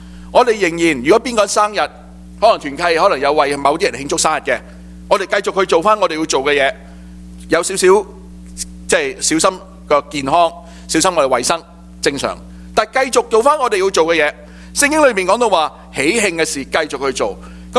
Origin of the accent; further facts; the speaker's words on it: Hong Kong; 我们广东人、就是我香港来的